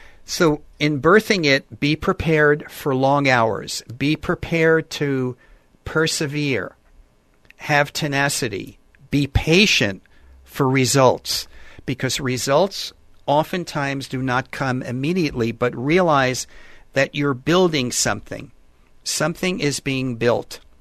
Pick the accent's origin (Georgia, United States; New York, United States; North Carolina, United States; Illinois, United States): New York, United States; And I'm reminded when I grew up in New York, there was an ad on television for Fram oil filters.